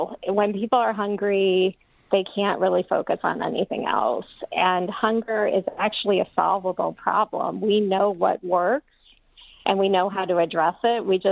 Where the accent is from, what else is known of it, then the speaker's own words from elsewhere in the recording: Toledo, Ohio, United States; so I grew up in Toledo, 70s and 80s.